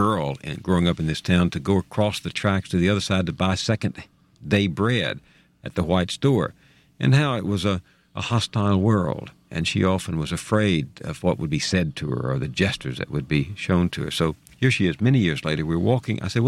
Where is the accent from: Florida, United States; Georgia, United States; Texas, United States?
Texas, United States; I love the voices I heard as a boy growing up in East Texas, my neighbors talking across the fence